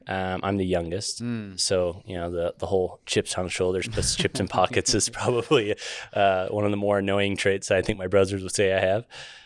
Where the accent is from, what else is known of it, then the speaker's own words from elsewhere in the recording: Fort Collins, Colorado, United States; moved away as an adult; now in Utah, United States; So I grew up in Fort Collins, Colorado. So just a hop, a skip, and a jump from where you folks will be here in the next week. And yeah, I was there for 18 years, came out to Utah after that for school and just never left.